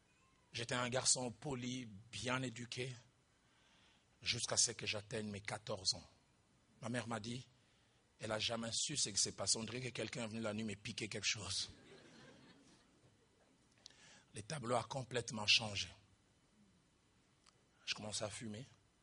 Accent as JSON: {"language": "French", "region": "Kinshasa", "country": "DR Congo", "said": "chez nous à Kinshasa."}